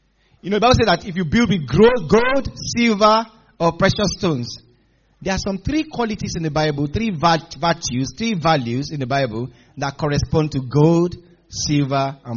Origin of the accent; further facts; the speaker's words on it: Nigeria; When I was growing up in Nigeria, and we used to hear about UK, and how, when I was growing up in Nigeria, every now and then, the electric power goes off.